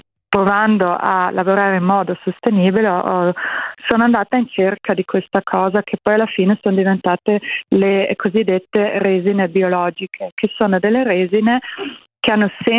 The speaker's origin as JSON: {"language": "Italian", "region": "Trentino-Alto Adige", "country": "Italy", "accent": "South Tyrolean dialect", "said": "perché nel nostro dialetto altoatesino LAB significa proprio foglie"}